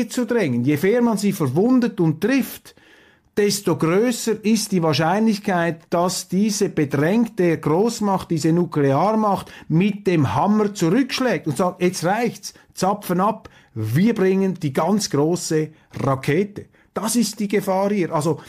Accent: Switzerland; Ich sage das als Schweizer. Wir können schon in den Bergen eingraben.

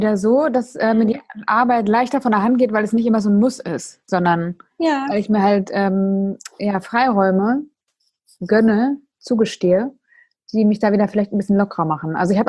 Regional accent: Emden, Lower Saxony, Germany; Ja, also ich komme ja aus Emden.

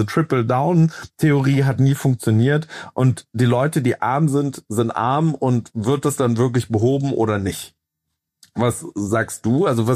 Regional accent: Brandenburg, Germany; Also ich bin aus der Arbeiterklasse, ich bin in einem Block in Brandenburg groß geworden

